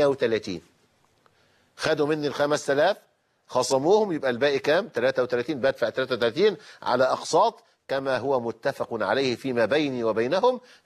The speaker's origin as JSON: {"language": "Arabic", "country": "Egypt", "said": "عندنا في مصر"}